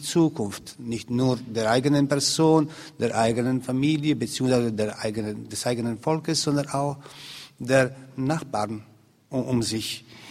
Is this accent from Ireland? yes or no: no; Bosnia & Herzegovina; German is a second language; meine Heimat Bosnien-Herzegowina und die Umgebung ist noch immer leider Gottes Pulverfass.